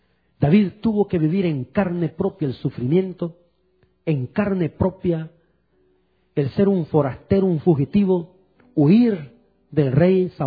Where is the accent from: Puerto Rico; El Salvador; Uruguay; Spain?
El Salvador; Como salvadoreño que soy, ¿verdad?